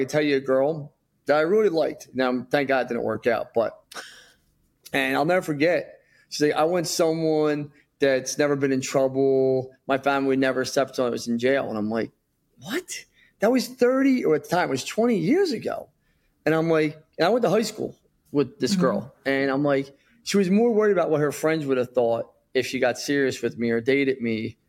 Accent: Philadelphia, Pennsylvania, United States; I was a loser from Northeast Philly. A lot of trouble as a kid, locked up, fights, just not the best role model.

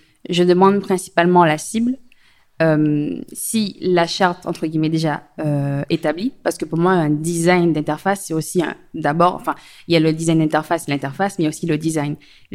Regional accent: Martinique, France; moved away as an adult; also born or lived in Paris / Bordeaux; je suis de Martinique, j'ai 26 ans, enfin bientôt 27. Je suis partie après le bac comme beaucoup de jeunes en France hexagonale. Je suis partie à Paris, j'y suis restée 6 ans. Après, je suis allée à Bordeaux pour changer d'horizon avant de revenir au pays.

